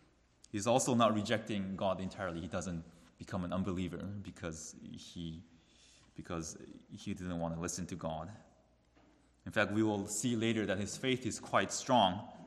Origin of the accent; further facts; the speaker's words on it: South Korea; I come from South Korea, just like your own minister, which is right next to North Korea.